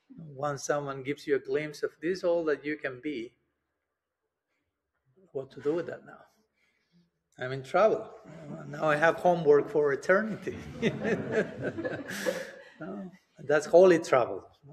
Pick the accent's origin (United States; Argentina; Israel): Argentina; I'm from Argentina, so everyone is mad about soccer over there